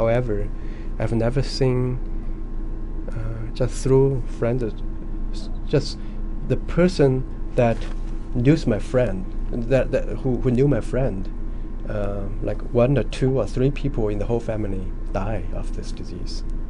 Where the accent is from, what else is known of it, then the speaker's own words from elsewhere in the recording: Wuhan, Hubei, China; English is a second language; moved away; Originally, yes.